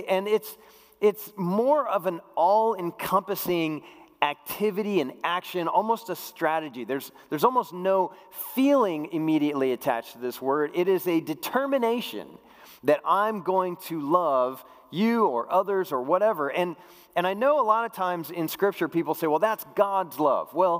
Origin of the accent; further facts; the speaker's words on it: Colorado, United States; Like, I grew up in Colorado. I was not really accustomed to the bless your heart